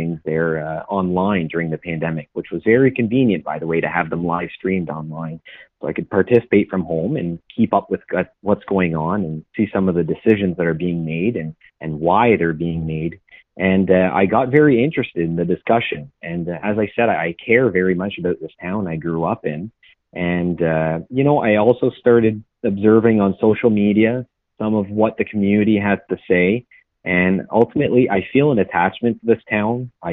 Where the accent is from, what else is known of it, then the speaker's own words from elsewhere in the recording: Gananoque, Ontario, Canada; I'm a local from Gananoque, so I feel very privileged and happy to be running and ultimately to be a voice for residents of Gananoque.